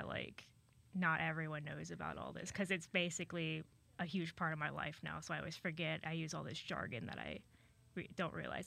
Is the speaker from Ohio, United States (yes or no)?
yes; Columbus, Ohio, United States; I'm out of state. I'm from Ohio, around East Columbus area.